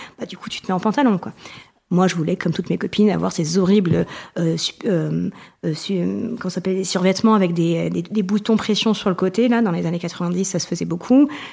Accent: Provence-Alpes-Côte d'Azur, France; now in Paris, France; j'ai 38 ans, j'habite à Paris, mais je viens de Provence.

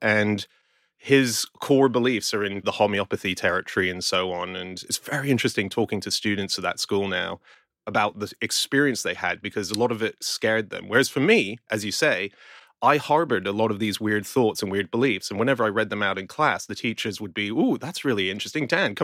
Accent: Australia; I'm Australian.

